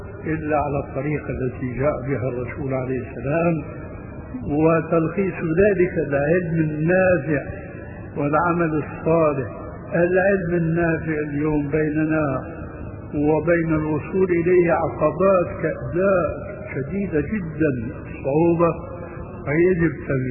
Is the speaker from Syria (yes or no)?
yes; Syria; وما وقع في مصر عندكم، وما وقع عندنا في سوريا